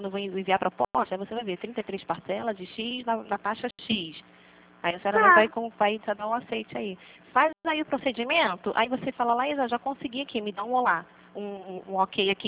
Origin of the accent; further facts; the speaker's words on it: Rio de Janeiro, Brazil; Não, eu sou do Rio de Janeiro.